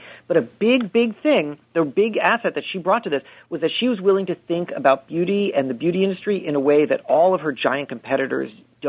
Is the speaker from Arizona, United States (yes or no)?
no; Coral Springs, Florida, United States; I'm from South Florida. I grew up in Coral Springs, Florida.